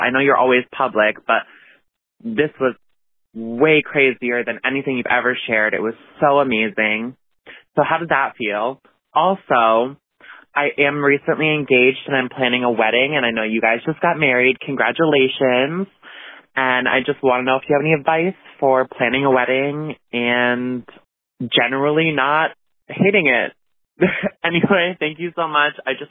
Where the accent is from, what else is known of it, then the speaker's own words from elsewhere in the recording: Connecticut, United States; I'm 23 from Connecticut.